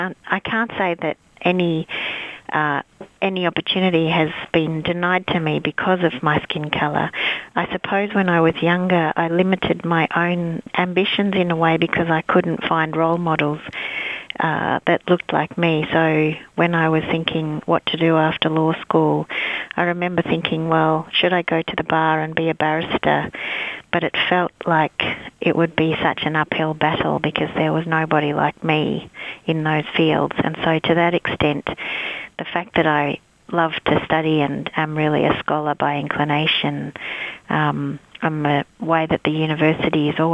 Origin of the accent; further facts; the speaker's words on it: Australia; So when I was growing up in Australia, it would never be unremarked upon that I was not in quotation marks Australian.